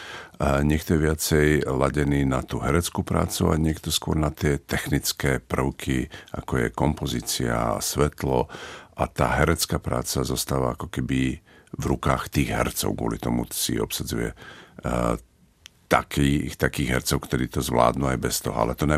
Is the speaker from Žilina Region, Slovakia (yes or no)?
no; Chynorany, Trenčín Region, Slovakia; keď som mu bol povedať v Chynoranoch, odkiaľ som